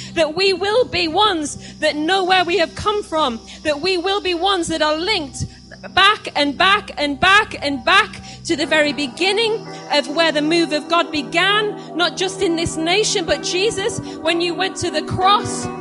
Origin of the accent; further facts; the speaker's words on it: United Kingdom; But Lord, as British people, and those of you that are here from other lands as well, lay hold of this for where you come from.